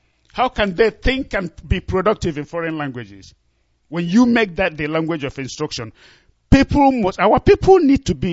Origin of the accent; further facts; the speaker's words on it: Nnewi, Anambra, Nigeria; now in Austin, United States; I'm from Anambra State, Nnewi precisely, and of course, Nnewi is in the heart of Biafra land.